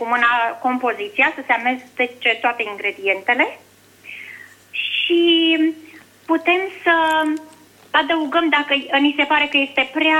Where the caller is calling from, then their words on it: Sovata, Mureș County, Romania; Sunt din Sovata.